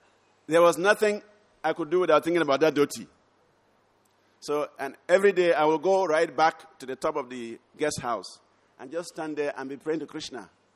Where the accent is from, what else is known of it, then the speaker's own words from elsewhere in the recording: Nigeria; moved away; But I came from Nigeria. So I was staying with Maharaj in the guest house.